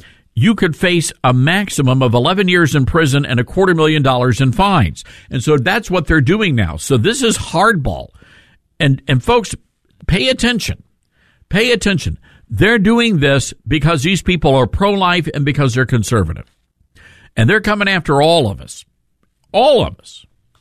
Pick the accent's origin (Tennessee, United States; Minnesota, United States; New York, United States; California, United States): Tennessee, United States; I have a question for you people in Tennessee, which is my home state, by the way.